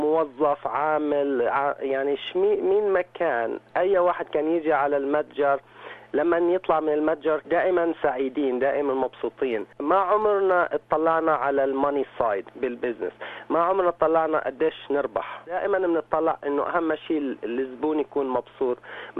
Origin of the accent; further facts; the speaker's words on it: Palestine; moved away; اشتغل فيه 3 سنين قبل ما احنا نيجي من فلسطين